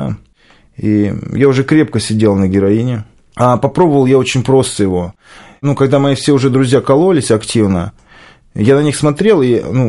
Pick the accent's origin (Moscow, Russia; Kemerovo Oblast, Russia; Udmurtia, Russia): Moscow, Russia; я из Москвы, а мне 33 года, совершенно недавно исполнилось, и я вошел в возраст Иисуса Христа.